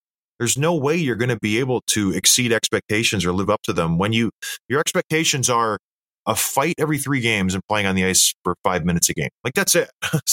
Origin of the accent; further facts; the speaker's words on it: St. Catharines, Ontario, Canada; I grew up in St. Catharines, Ontario.